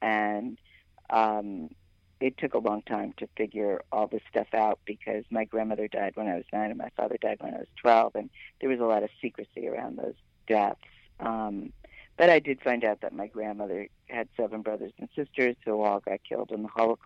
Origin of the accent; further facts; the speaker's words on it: New Haven, Connecticut, United States; I grew up in New Haven, Connecticut, where most of the old people, if you did have grandparents, they were either Jewish or Italian or Puerto Rican.